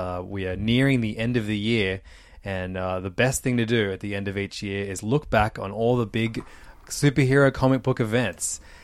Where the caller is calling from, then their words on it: Sydney, New South Wales, Australia; I'm recording in from Sydney, Australia.